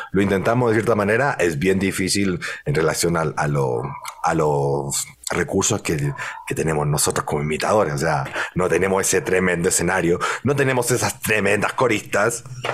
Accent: Guatemala; muy contento de hablar con mi tierra natal, que extraño mucho.

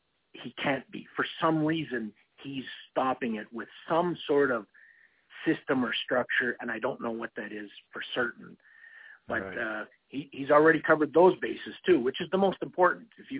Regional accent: Canada; Even though I'm a Canadian, this is a very important fight for me.

